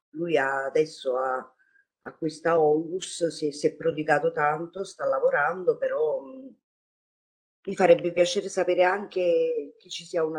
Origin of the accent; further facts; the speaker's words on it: Naples, Campania, Italy; Ho scritto che sono napoletano, ho lavorato per 17 anni da precaria in diverse periferie di Napoli.